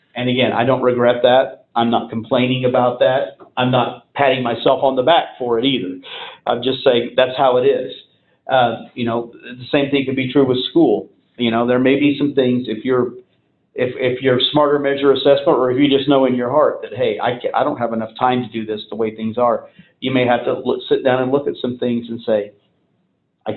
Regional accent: Indianapolis, Indiana, United States; got out of the Marine Corps when I was 22, moved back to my hometown of Indianapolis, went to work in the tool business.

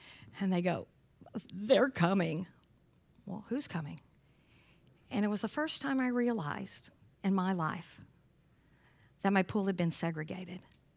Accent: Texas, United States; And I grew up right on the Texas-New Mexico border. As a matter of fact, my parents became Christians.

